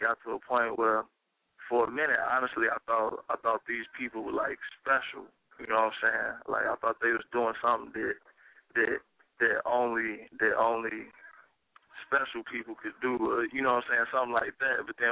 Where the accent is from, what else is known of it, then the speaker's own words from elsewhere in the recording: Chicago, Illinois, United States; I'm from Chicago. You know what I'm saying? From the west side, to be specific. You know what I'm saying? But then I switched it up and moved around.